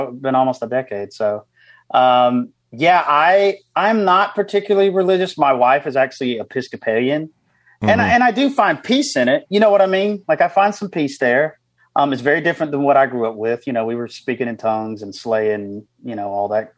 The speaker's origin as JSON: {"language": "English", "town": "Birmingham", "region": "Alabama", "country": "United States", "tie": "born or raised there", "said": "And I did an open mic night, which is my hometown, Birmingham, Alabama."}